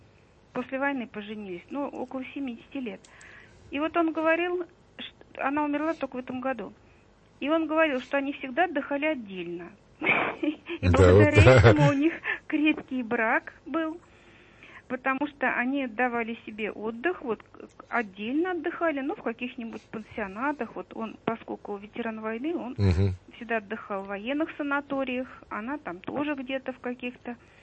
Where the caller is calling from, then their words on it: Moscow, Russia; Я из Москвы